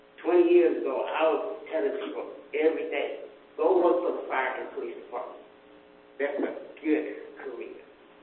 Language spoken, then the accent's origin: English; Texas, United States; born there; when I was born in East Texas, I was the oldest of 12 kids.